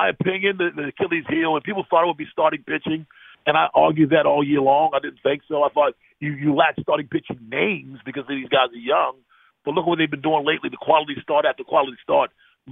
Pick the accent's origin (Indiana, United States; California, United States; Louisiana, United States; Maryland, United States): Maryland, United States; Baltimore; I was born and raised in Baltimore. I don't remember life without the Orioles.